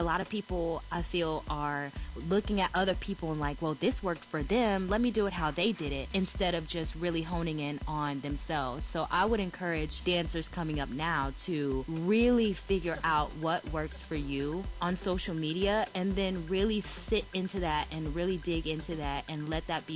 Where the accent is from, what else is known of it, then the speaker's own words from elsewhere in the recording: North Carolina, United States; I had ran into some dancers down in Atlanta that were from my hometown in North Carolina.